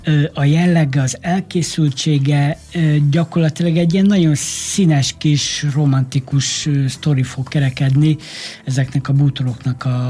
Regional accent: Mór, Fejér, Hungary; born there; Mórváros lakosa vagyok, ott születtem

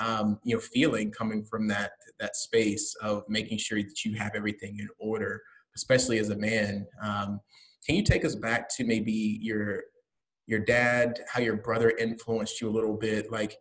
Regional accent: Alabama, United States; We're both from Alabama.

